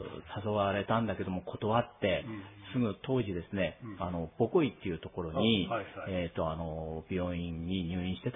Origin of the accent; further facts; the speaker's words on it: Noboribetsu, Hokkaido, Japan; 1月15日に僕も成人式ですね、ちょうど登別出身なので、登別の体育館の方で受けました。